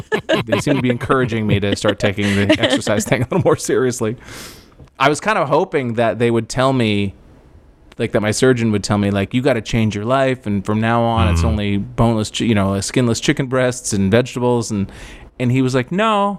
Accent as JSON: {"language": "English", "country": "Ireland", "said": "And I'm Irish."}